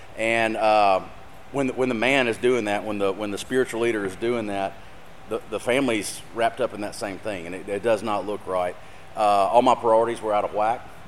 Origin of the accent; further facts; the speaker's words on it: Birmingham, Alabama, United States; this is my wife, Kelly. We are from Birmingham, Alabama.